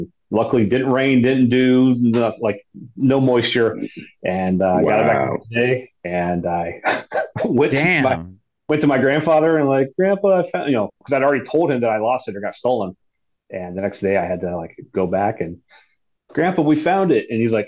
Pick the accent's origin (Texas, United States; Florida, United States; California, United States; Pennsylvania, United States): Pennsylvania, United States; No, I am from northwestern Pennsylvania, small